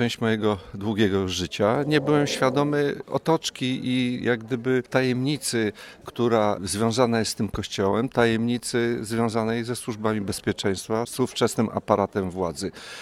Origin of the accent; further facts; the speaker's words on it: Stalowa Wola, Subcarpathian Voivodeship, Poland; urodziłem się w Stalowej Woli, tam spędziłem dzieciństwo